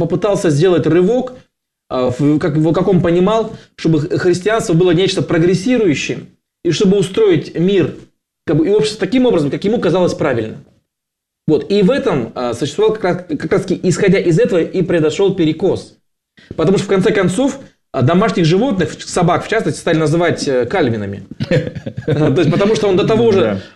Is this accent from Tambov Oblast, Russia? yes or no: no; Dagestan, Russia; born there; Родился я в Советском Союзе, в ДАССР. Вот.